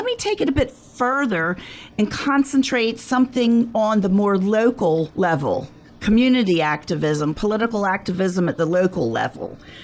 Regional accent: Phoenixville, Pennsylvania, United States; also born or lived in Atlanta, Georgia; I was born in Atlanta, Georgia, so I'm a Georgia peach. But at 8 years old, I came to live in Phoenixville. And my hometown, I would say, is Phoenixville.

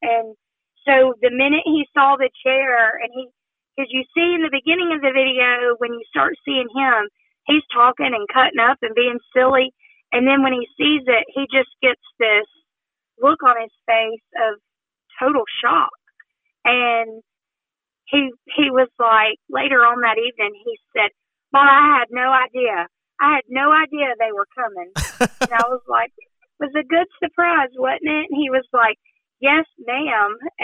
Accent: Odenville, Alabama, United States; We're actually from Odenville, Alabama. We live at, right on the line.

